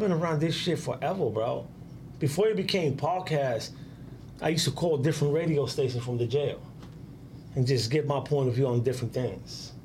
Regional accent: New York, United States; So I told her, yeah, I'm from New York, because she's from New York

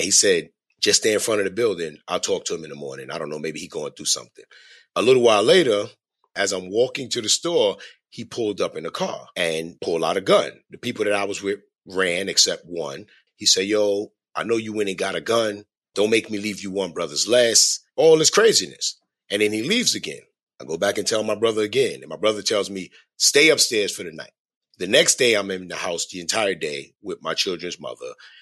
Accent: Brooklyn, New York, United States; but it was nothing but love growing up in Brooklyn.

